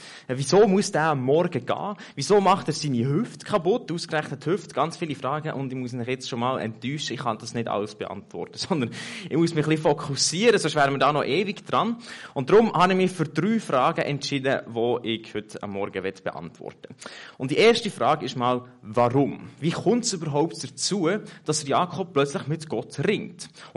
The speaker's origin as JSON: {"language": "German", "country": "Switzerland", "said": "Als Schweizer eben, ich kenne Ringen nicht."}